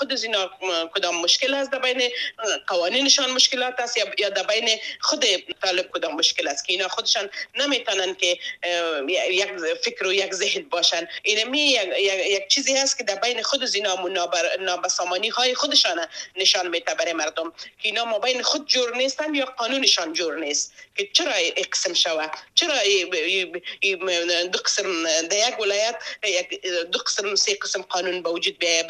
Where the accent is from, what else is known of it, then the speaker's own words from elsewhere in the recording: Afghanistan; همگی ما مسلمان هستیم، همگی ما افغان هستیم